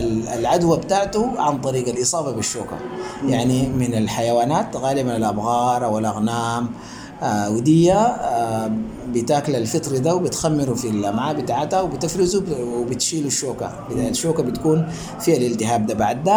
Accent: Sudan; أكتر حاجة شائعة عندنا في السودان الإفرازات لونها أسود

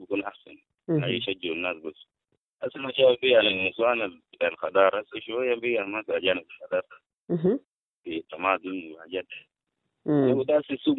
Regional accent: South Sudan; بالرغم أنا إنسان جنوبي وكده أصل الناس بيقولوا لي أنا دارفوري

